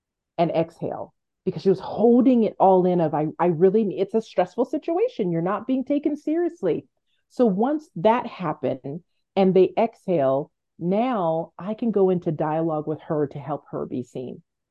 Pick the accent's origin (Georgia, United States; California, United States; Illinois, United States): California, United States; Los Angeles; I'm from Los Angeles, so they were just really gritty.